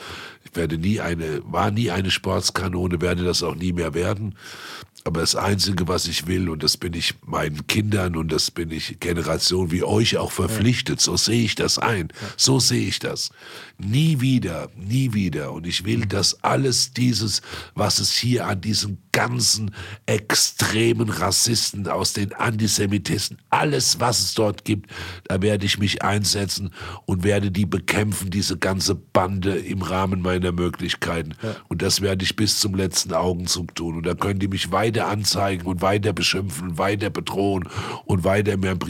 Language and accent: German; Frankfurt, Hesse, Germany; Ich bin stolzer Frankfurter Botschafter, wenn ich einfach weiß, wie bunt meine Stadt ist